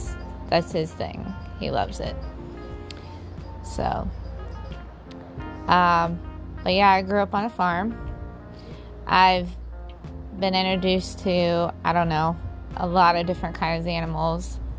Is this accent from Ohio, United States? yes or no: yes; Mount Sterling, Ohio, United States; I am from Mount Sterling, Ohio.